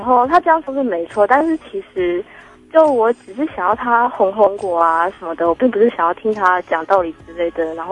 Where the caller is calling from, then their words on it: Taipei, Taiwan; 我是台北的